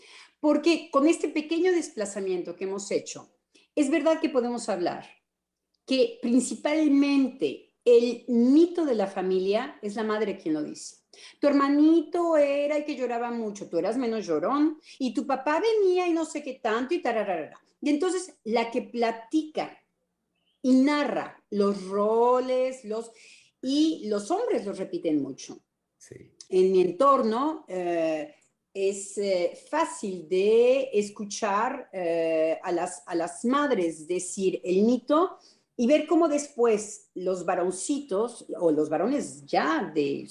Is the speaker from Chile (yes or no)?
no; Mexico; A nosotros como mexicanos puede ser el padre que nos protege